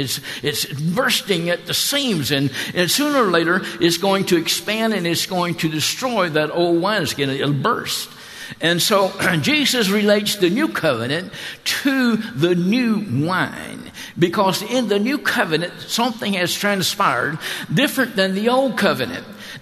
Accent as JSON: {"language": "English", "region": "Florida", "country": "United States", "said": "Now, I'm originally from Florida."}